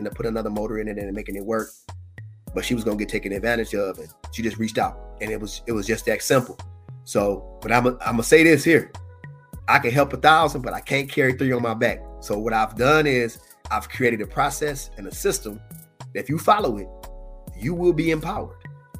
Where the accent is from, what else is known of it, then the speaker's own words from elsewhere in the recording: Muskegon, Michigan, United States; from Muskegon, so we got friends from all shapes, colors, sizes.